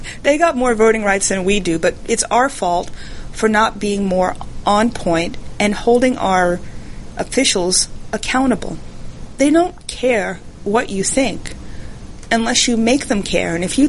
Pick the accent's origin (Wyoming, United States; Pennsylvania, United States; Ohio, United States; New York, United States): New York, United States; I grew up in New York. I cannot tell you the number of stories of police violence and brutality